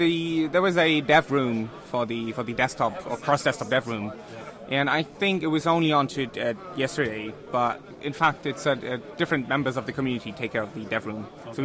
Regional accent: North Germany, Germany; English is a second language; I'm from Germany, from the lovely north of Germany.

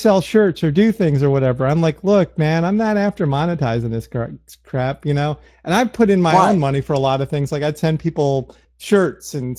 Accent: Woodstock, New York, United States; Because I was brought up near Woodstock, New York, so I'm like a fucking hippie, and I married a hippie.

